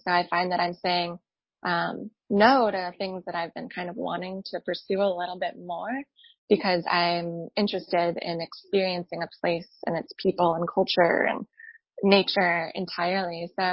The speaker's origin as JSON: {"language": "English", "region": "Midwest", "country": "United States", "tie": "born or raised there", "said": "I grew up in the Midwest, so I didn't really have a ton of access to the mountains."}